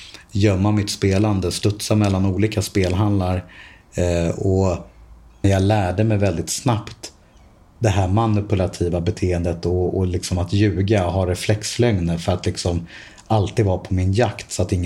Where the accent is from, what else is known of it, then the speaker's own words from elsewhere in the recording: Stockholm, Stockholm County, Sweden; Alltså på lokala pizzerier i Bromma där jag växte upp i Stockholm.